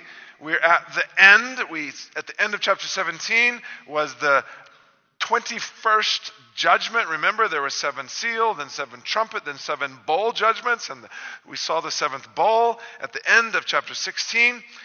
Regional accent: Bible Belt, United States; including where I grew up in the Bible Belt in the States

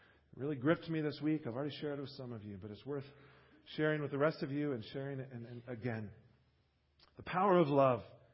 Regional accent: United States; I feel a little strange because I'm an American and we're one of the rudest, most unmannerly nations.

